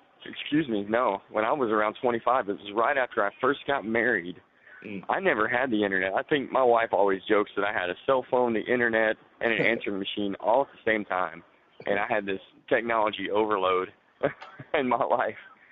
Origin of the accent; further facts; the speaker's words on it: Little Rock, Arkansas, United States; Sure. I grew up in Little Rock, Arkansas, and I grew up in Little Rock.